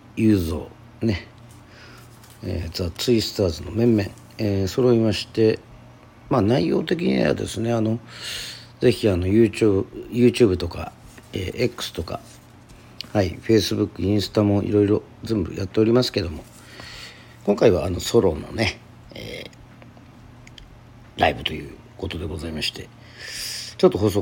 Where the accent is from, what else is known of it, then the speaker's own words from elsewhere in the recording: Aomori, Japan; now in Okinawa, Japan; まあ青森出身なんで、相馬と魂はね、ね、こう津軽弁で歌うっていう